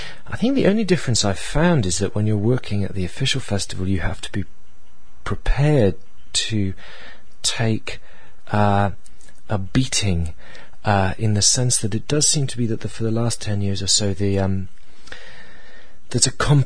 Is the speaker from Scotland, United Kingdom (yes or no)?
yes; Edinburgh, Scotland, United Kingdom; when I was growing up in Edinburgh